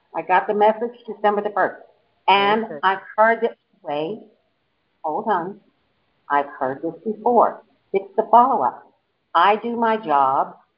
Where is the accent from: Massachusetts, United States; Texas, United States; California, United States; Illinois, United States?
Texas, United States; Now, another thing, I'm from Texas.